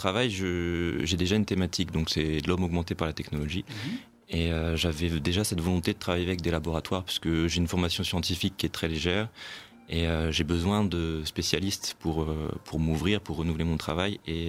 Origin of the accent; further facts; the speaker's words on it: France; Oui, parce que du coup je suis français.